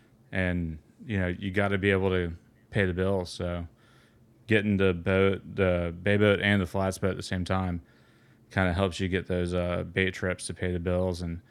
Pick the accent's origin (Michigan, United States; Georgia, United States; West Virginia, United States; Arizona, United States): Georgia, United States; Atlanta; all my friends, I grew up in Atlanta and I spent a lot of my time in Florida, but in Atlanta, all my bass fishing buddies